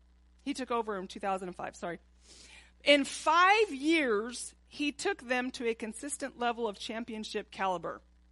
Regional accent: Texas, United States; I am from Texas, most of y'all know. That's an understatement. I love football, you know, but it's kind of mandatory for Texas residents.

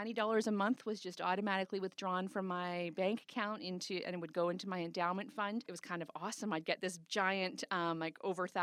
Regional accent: Red Deer, Alberta, Canada; now in Edmonton, Canada; I grew up in Red Deer, 20 years in Red Deer, and now 20 years in Edmonton.

